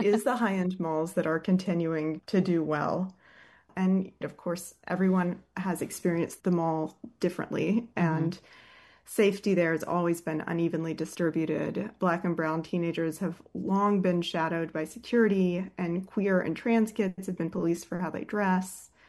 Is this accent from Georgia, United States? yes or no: yes; Athens, Georgia, United States; being dropped off, you know, at the Georgia Square Mall outside of my hometown in Athens, Georgia.